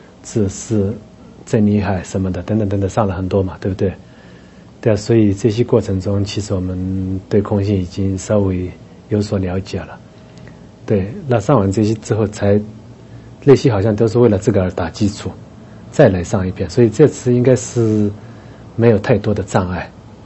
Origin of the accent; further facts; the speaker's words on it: Tibet, China; 我们西藏人会阿弥陀佛